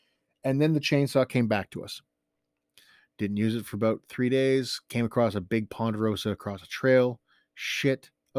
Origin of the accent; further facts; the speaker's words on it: Southampton, Ontario, Canada; Now, I grew up in the Bruce Peninsula, up in Saugeen, Southampton, playing in Paisley for hockey and Chesley, and going up into Owen Sound in Gray County. We had deep snow.